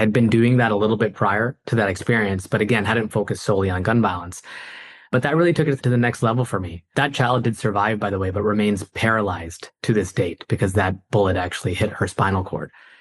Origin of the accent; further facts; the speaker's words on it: Canada; born there; So I was born in Canada. Both my parents are South Asian from Bangalore.